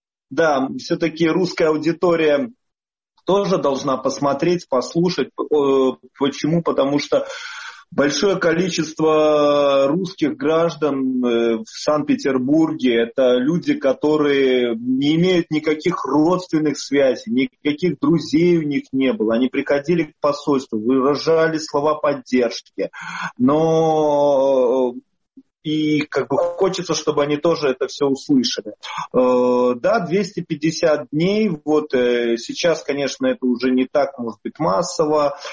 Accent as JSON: {"language": "Russian", "town": "Polotsk", "region": "Vitebsk Region", "country": "Belarus", "tie": "born or raised there", "lives_now": "Saint Petersburg, Russia", "said": "Мой родной город, это город Полоцк."}